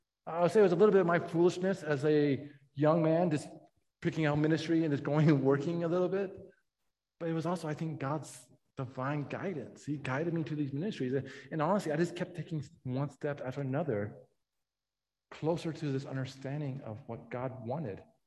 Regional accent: United States; But no, I loved being an American. I loved being American. I loved speaking English.

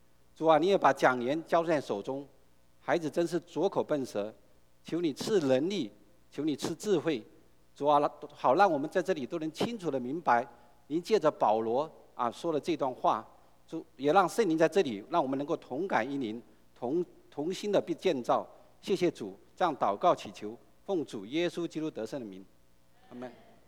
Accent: China; 对，我是从大陆来的，我们都很清楚。

